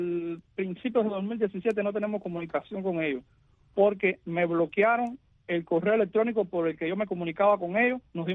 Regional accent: Cuba; somos cubanos también

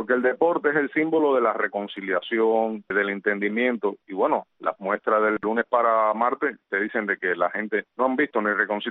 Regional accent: Pastelillo, Camagüey, Cuba; Yo me crié 18 años en Pastelillo

